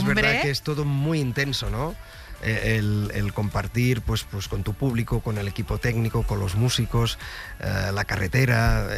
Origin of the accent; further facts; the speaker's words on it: Sabadell, Catalonia, Spain; now in Madrid, Spain; Volver a mi tierra pues me emociona demasiado. Y Madrid, por lo que significa Madrid, porque he vivido 27 años aquí.